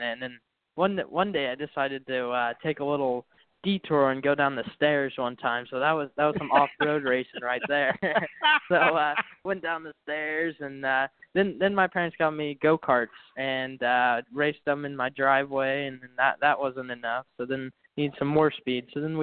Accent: Santa Cruz, California, United States; But I'm from California, from Santa Cruz.

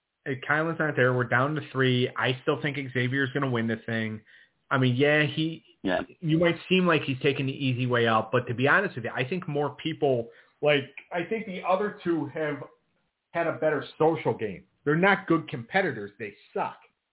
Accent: Buffalo, New York, United States; now in Philadelphia, United States; I live in Philly. But, the town I grew up in Buffalo, well, near Buffalo.

